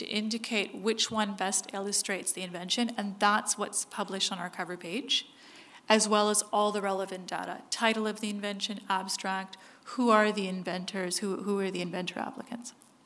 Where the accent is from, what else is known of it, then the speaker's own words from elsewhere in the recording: Canada; Not to be biased being Canadian, but in Canada you have actually 42 months